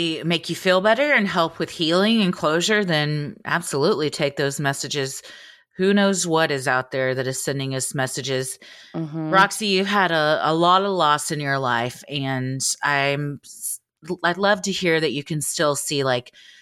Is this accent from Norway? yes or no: yes; Norway; English is a second language; English isn't my first language, and it's hard to describe something you can't comprehend in a language that isn't your own. I hope you enjoy it either way. First, some context. I've grown up in the middle of Norway, a region known for sprawling mountains